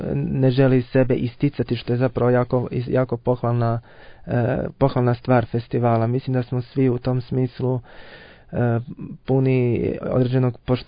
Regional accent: Rijeka, Primorje-Gorski Kotar County, Croatia; moved away as an adult; also born or lived in Zagreb; now in Graz, Austria; Ja sam također iz Rijeke, kao i kolega Graciani, ali sam studirao u Zagrebu na Muzičkoj akademiji do evo, 2015. A 2013. sam došao u Graz

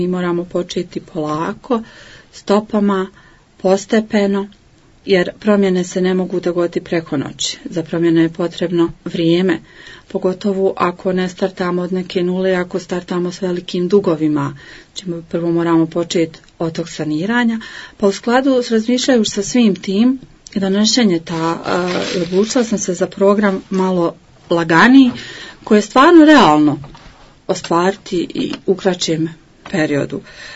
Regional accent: Vareš, Federation of Bosnia and Herzegovina, Bosnia & Herzegovina; rođena sam u Varešu gdje sam odrasla i danas tu živim sa svojom obitelji.

